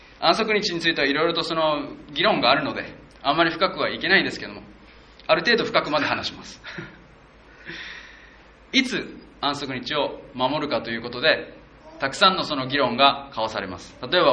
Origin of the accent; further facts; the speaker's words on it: Okinawa, Japan; 私は沖縄で生まれ育ってですね、